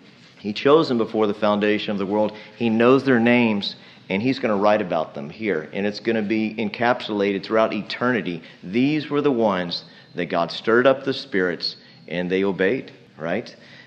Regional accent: United States; It may not feel right, especially being an American

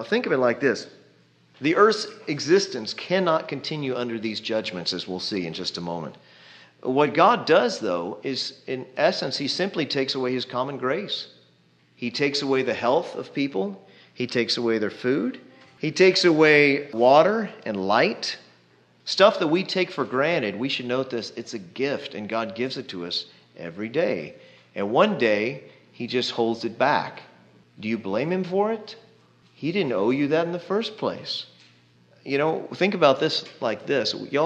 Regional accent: Texas, United States; accent: Texan; Boils, as some people say it, but I'm from Texas.

